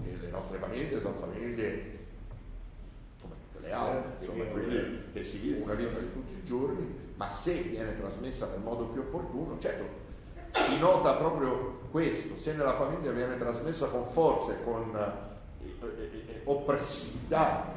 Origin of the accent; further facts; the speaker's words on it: Rome, Lazio, Italy; now in Bologna, Italy; io sono romano da sempre, e anche se vivo qua a Bologna da 20 anni